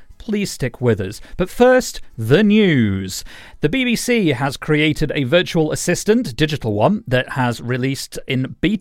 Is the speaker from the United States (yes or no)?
no; Yorkshire and the Humber, United Kingdom; Yorkshire, which is where I am from, although my accent doesn't sound it anymore. But big up the South Yorkshire Wickersley Tanyard masses